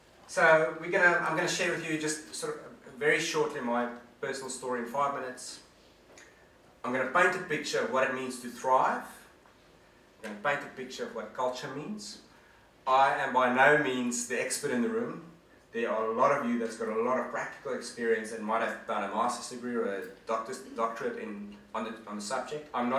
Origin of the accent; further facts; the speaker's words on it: Namibia; accent: Dutch and German; also born or lived in South Africa; now in Australia; I grew up in Namibia, and a place called the Karoo in South Africa, which is like the outback, and so it's a very arid, dry land with hardy people that needs to survive.